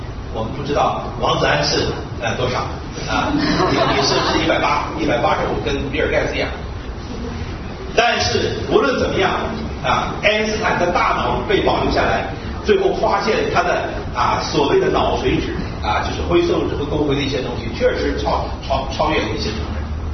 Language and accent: Chinese; China; 这是我们中国人，我们这一代60后、70后的人都知道这个人